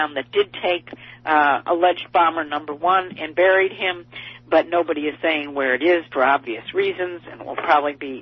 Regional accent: Cleveland, Ohio, United States; you know, I am from Cleveland.

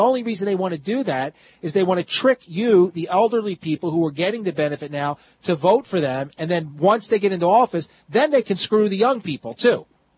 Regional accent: Philadelphia, Pennsylvania, United States; I'm from Philadelphia as well.

